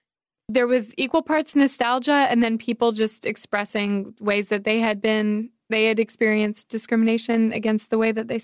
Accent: Charlotte, North Carolina, United States; My teacher introduced me to the class, told them I was from Charlotte.

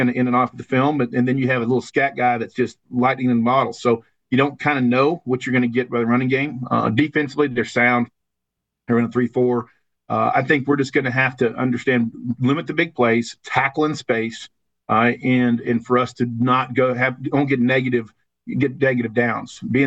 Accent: Kansas, United States; I grew up in Kansas, so this is easy.

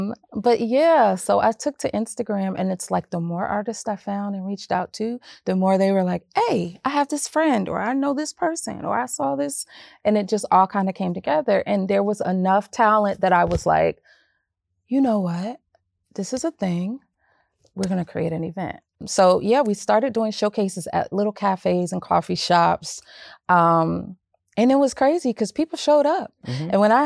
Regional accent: Silver Spring, Maryland, United States; now in Conyers, United States; I am originally from Silverspin, Maryland, and I now reside in Conyers, Georgia.

